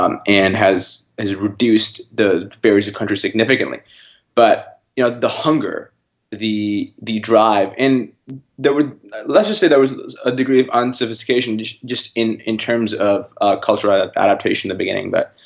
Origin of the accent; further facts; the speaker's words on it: North India, India; I grew up in North India, and there's significant differences between the North and the South